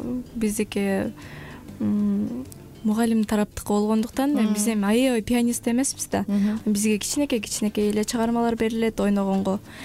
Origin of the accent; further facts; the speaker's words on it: Toluk, Jalal-Abad Region, Kyrgyzstan; Менин кичи мекеним Токтоолу району, Толук айылы.